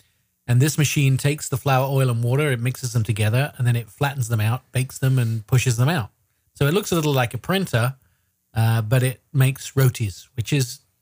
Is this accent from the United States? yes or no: no; United Kingdom; I'm British. I'm using Imperial.